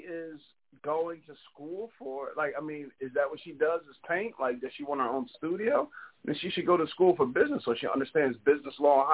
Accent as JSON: {"language": "English", "region": "New Jersey", "country": "United States", "tie": "born or raised there", "said": "I really considered going to Delaware just because that was right down the street from where we grew up in Jersey."}